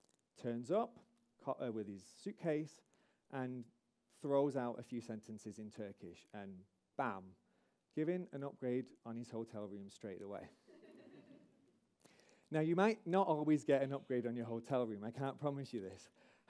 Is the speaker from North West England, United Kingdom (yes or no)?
yes; Manchester, North West England, United Kingdom; I myself, even as a Mancunian, speak approximately 20 languages, and of those, around half fluently.